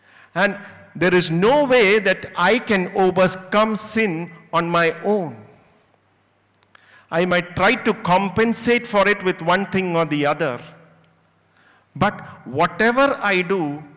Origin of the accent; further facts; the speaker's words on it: India; I cannot change my Indianness. I am an Indian, right?